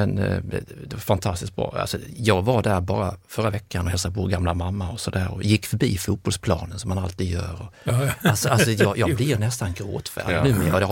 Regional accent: Kristianstad, Skåne, Sweden; Jag är uppväxt i Kristianstad

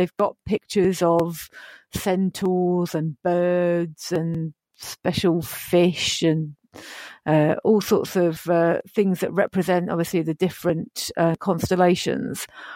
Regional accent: Bedford, East of England, United Kingdom; And then for Bedford, which is my hometown

